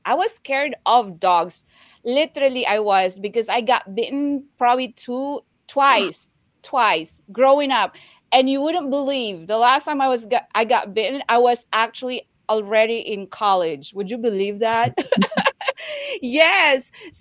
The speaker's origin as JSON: {"language": "English", "country": "Philippines", "tie": "born or raised there", "said": "You know, we grew up in the Philippines. And in the Philippines, there's a lot of stray dogs."}